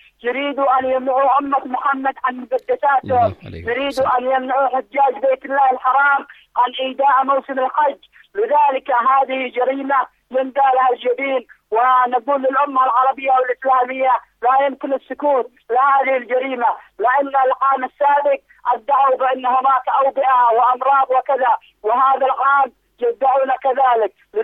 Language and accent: Arabic; Yemen; وغير ذلك لا يشرفنا نحن كشعب يمني عظيم أن نبقى في هذه الحياة إطلاقا